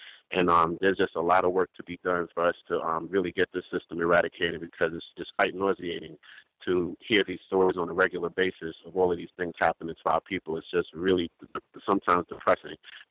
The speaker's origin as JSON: {"language": "English", "town": "Brooklyn", "region": "New York", "country": "United States", "tie": "born or raised there", "said": "And I just remember growing up in Brooklyn in the 80s and the 90s, and house parties were one of the most dangerous places you could go"}